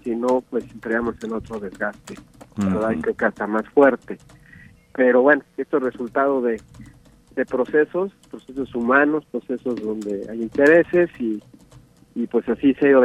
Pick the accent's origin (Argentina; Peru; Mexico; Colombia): Mexico; Guadalajara, Jalisco; si nosotros como tapatíos estuviéramos todavía más conscientes de lo que importa